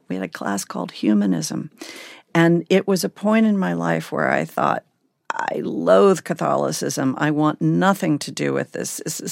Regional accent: Tennessee, United States; I am a Tennessean. There is an enormous amount about being a Tennessean that I don't believe in and I am appalled by.

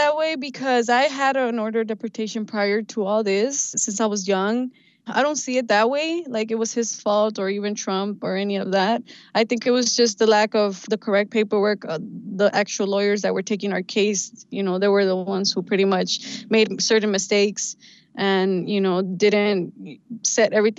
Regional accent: Mexico; also born or lived in United States; it took a while for me to become a resident also in Mexico, even though I'm from Mexico.

